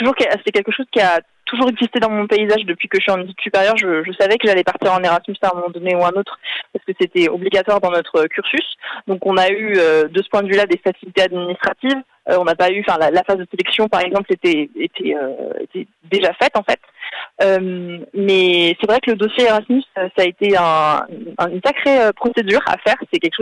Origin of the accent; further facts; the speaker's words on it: western France, France; now in Lyon, France; je viens de l'ouest de la France à la base, voilà, et actuellement je suis en service civique à la Maison des Européens de Lyon.